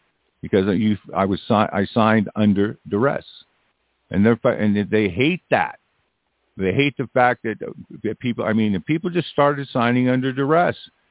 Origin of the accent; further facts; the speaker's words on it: United States; yeah, I'm an American national, whip that card out